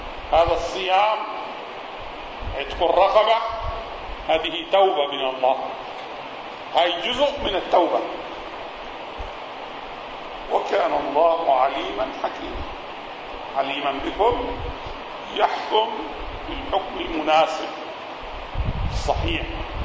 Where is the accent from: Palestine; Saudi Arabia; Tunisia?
Palestine; هذا كان عندنا في فلسطين أيضا، كان يخرج الناس من القرية